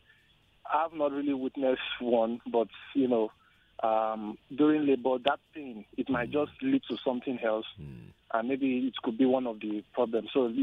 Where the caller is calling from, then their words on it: Lekki, Lagos, Nigeria; my name is … I'm calling from Lekki.